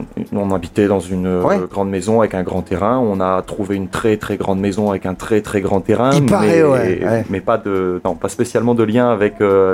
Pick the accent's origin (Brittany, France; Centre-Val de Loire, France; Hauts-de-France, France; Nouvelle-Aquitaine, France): Hauts-de-France, France; moved away; On est natif de Picardie et le travail et une envie personnelle a fait qu'on s'est retrouvé dans le sud-ouest.